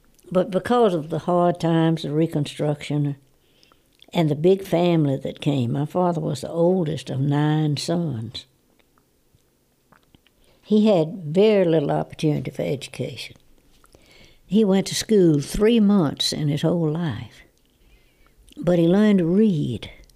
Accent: Thomasville, Alabama, United States; I never remember that rambling frame house I grew up in Thomasville, Alabama, was ever painted.

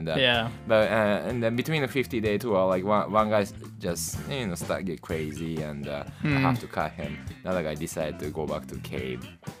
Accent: Tokyo, Japan; Yes, we are from Tokyo, yes.

